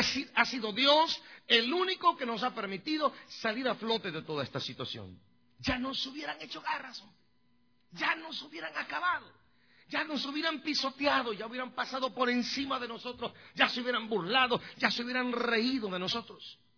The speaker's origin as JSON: {"language": "Spanish", "country": "Guatemala", "tie": "born or raised there", "said": "allá en mi pueblo, allá en Guatemala"}